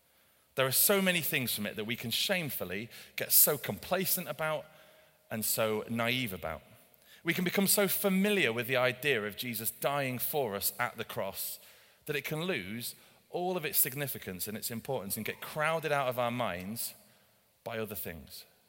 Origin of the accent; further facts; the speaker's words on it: Yorkshire and the Humber, United Kingdom; also born or lived in Cardiff; Despite all appearances, I am a Welshman. I learned to talk on the mission field in Yorkshire, but I was born in Cardiff to a Valleys couple. I've got Wales in my blood, and I am fiercely patriotic.